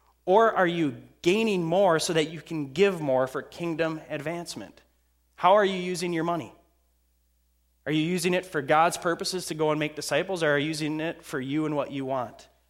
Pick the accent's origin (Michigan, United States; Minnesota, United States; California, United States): Minnesota, United States; Grand Marais; I'm from Grand Marais, Minnesota. How am I going to show up in Minneapolis and I don't know the culture?